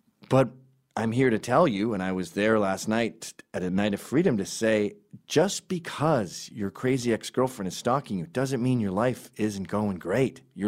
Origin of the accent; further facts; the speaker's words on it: Quebec, Canada; I come from Quebec.